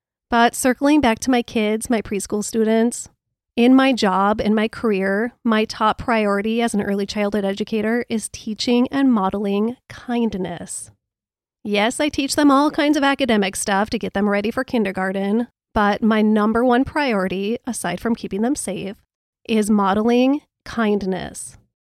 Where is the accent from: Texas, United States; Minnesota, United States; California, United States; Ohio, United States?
Minnesota, United States; accent: Minnesota; So, I don't know, maybe it's my Minnesota accent